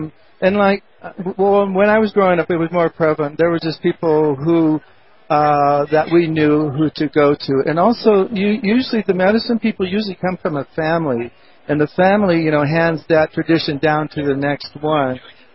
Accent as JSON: {"language": "English", "region": "California", "country": "United States", "said": "yeah, well, I'm from Southern California, and so our land stretches from the Pacific to the Colorado River to Mexico up to North County."}